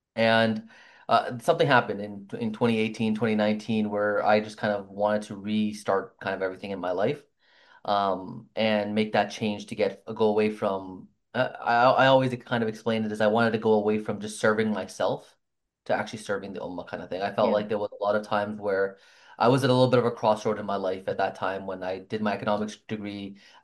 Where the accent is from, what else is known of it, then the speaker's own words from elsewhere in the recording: Aurora, Ontario, Canada; I grew up in Aurora, Ontario, a small town just north of Richmond Hill, where I was probably one of the three Muslim families in the entire city.